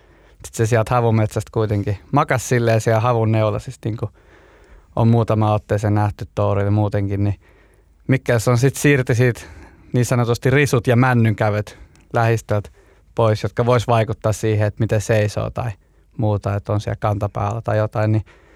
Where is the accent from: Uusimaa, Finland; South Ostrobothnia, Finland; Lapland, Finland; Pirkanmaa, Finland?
Uusimaa, Finland; Vantaa; koska olen ylpeä vantaalainen ja aion aina olla